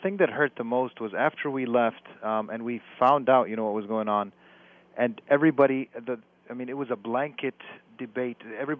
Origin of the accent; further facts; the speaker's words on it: United States; it hurts a lot because we are American.